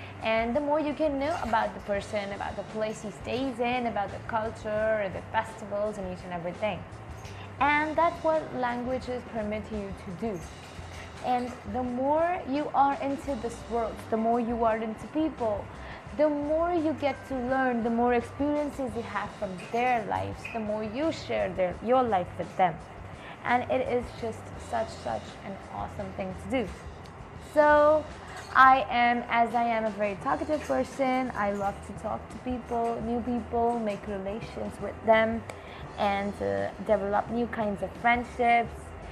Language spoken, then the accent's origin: English; India; So basically, I am from India. As I told you earlier, I am pursuing languages. I am into English, into Spanish. I know Hindi, Punjabi. These two are like languages of India.